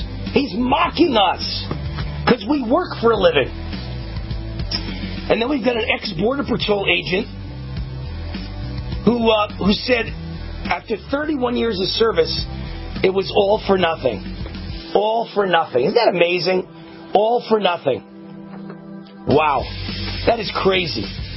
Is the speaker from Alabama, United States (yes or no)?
no; New York, United States; We're the same people. We're both from New York.